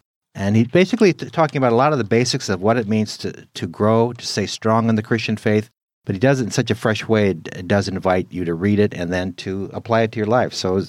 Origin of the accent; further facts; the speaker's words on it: California, United States; I was born and raised in California.